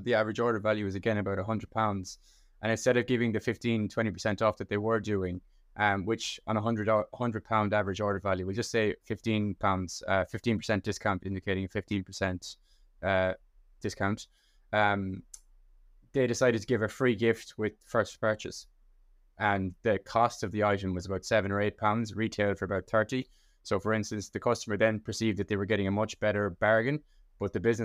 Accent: Ireland; as your listeners can probably hear, I'm from Ireland.

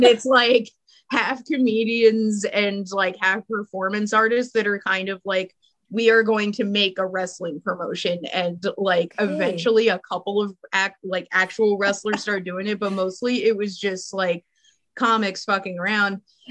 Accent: Philadelphia, Pennsylvania, United States; because I'm from Philly originally. So I used to go to like smaller shows in Philly.

